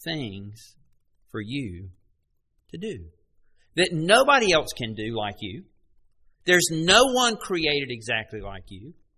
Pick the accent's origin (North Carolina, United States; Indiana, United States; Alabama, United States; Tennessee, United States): North Carolina, United States; Greensboro; born there; I was born in Greensboro. I was born into a Christian family. I was brought up being taught the Word of God. Born in this nation.